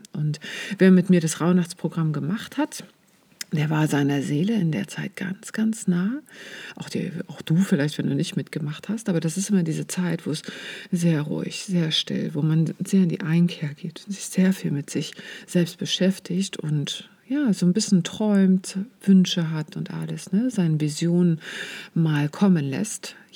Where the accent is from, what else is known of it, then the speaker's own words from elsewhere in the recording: Baltic coast, Germany; now in Wiesbaden, Germany; Ich bin ja in der Ostsee groß geworden und als ich damals nach Wiesbaden gezogen bin, war ich echt schockiert, wie schnell hier die Sonne untergeht, weil für mich, ich bin am Strand sozusagen groß geworden, ja, und am Strand habe ich meine Jugend verbracht